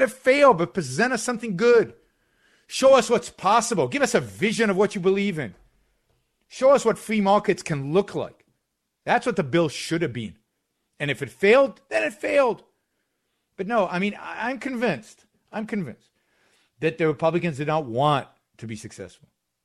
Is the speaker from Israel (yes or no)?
yes; Israel; now in United States; Let me just say this. I was born and raised in Israel. Many of you know that.